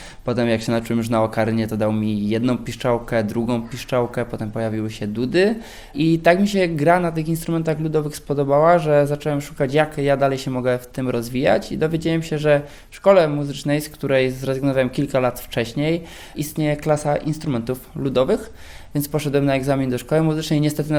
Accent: Lesser Poland, Poland; często jako górale jesteśmy spostrzegani jako te regiony, w których bardzo dużo się dzieje

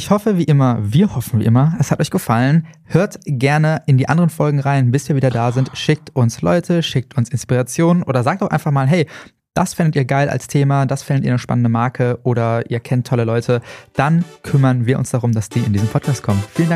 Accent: Düsseldorf, North Rhine-Westphalia, Germany; Das muss ich als Düsseldorfer nochmal ganz klar betonen.

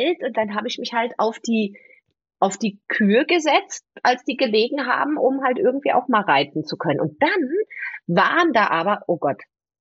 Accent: Bergisch Gladbach, North Rhine-Westphalia, Germany; also born or lived in Bonn; In Bonn. Geboren in Bonn, in Bergisch Gladbach aufgewachsen.

